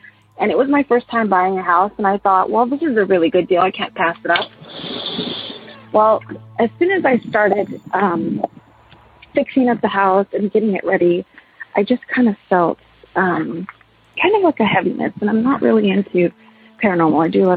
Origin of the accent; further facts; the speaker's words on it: Corpus Christi, Texas, United States; I am from Corpus Christi, Texas.